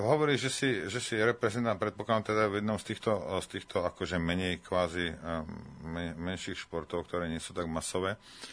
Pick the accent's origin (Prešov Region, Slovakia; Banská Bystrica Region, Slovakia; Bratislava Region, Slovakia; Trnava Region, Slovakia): Banská Bystrica Region, Slovakia; Rimavská Sobota; Ja som vyrastal v Rimavskej a my sme...